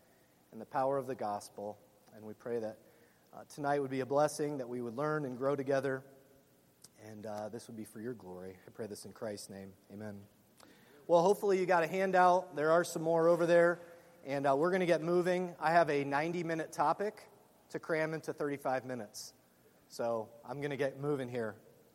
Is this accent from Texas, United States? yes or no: no; Pennsylvania, United States; Yeah, I'm from Pennsylvania, so all the southern boys can have their grits. I'll have my scrapple and shoe fly pie.